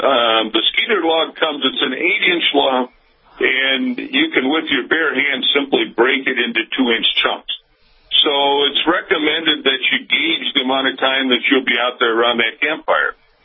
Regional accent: Minnesota, United States; I grew up in Minnesota, Michael, and I think we can match your Cajun mosquitoes probably size and ferocity.

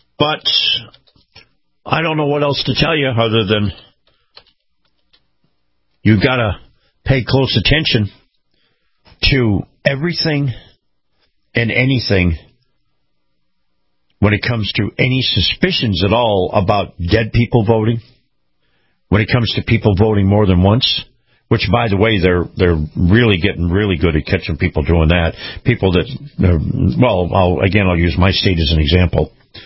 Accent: Florida, United States; Take a look at what happened in my home state of Florida

